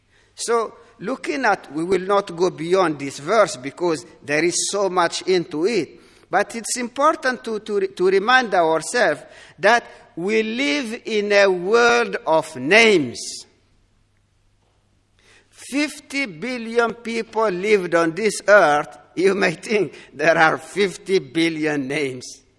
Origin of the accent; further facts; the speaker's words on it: Poland; you can see it from my face that I'm from Poland.